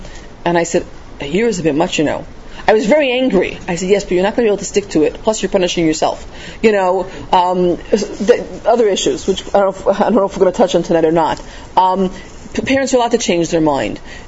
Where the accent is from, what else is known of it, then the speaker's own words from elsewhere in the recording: Queens, New York, United States; I grew up in Queens in a young Israel further out from mainstream Queens